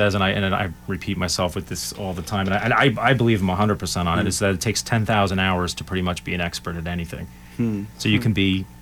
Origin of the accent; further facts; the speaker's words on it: New Jersey, United States; moved away as an adult; now in Florida, United States; I mean, I grew up in New Jersey, you know, and I lived there all the way up until just about 6 years ago, moved to Florida.